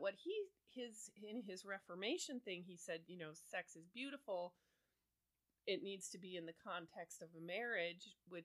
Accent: Midwest, United States; So, I grew up in the Midwest.

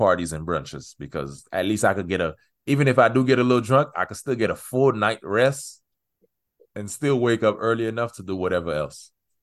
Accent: Miami, Florida, United States; I tell people all the time, I was raised in Miami, man.

